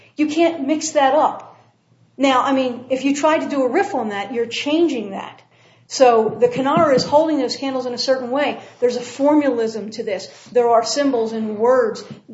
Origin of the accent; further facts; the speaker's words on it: Philadelphia, Pennsylvania, United States; I'm from Philadelphia. You go out to Independence Hall, you roll out the Declaration of Independence, and you recite it.